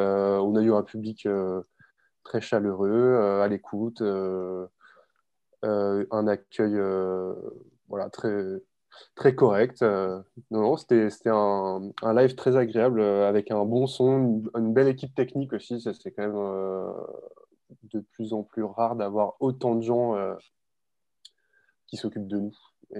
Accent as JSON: {"language": "French", "region": "Île-de-France", "country": "France", "said": "Moi à la base, je viens de l'Essonne"}